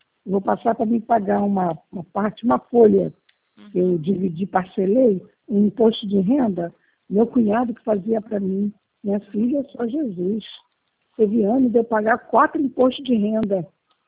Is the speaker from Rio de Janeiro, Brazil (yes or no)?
yes; Rio de Janeiro, Brazil; carioca. Sou do Rio de Janeiro.